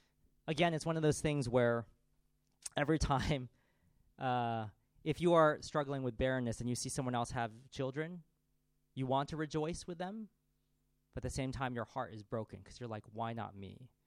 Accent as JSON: {"language": "English", "country": "United States", "said": "I'm American. That's how we think."}